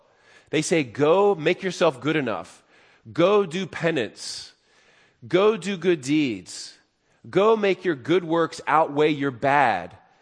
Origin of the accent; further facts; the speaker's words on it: Waynesboro, Pennsylvania, United States; I grew up in Waynesboro, Pennsylvania, and there was a park about a half a mile from my house called Memorial Park.